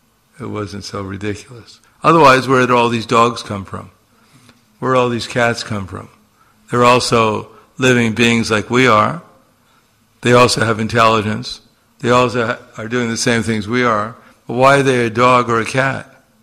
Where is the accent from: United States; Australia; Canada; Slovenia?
Slovenia; You know, we're from Slovenia, and, you know, we're on the top of the universe